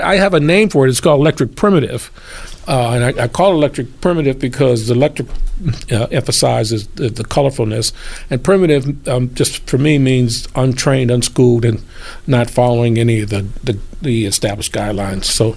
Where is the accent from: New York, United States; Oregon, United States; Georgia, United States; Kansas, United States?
New York, United States; Buffalo; It will be my first major show in Buffalo, my hometown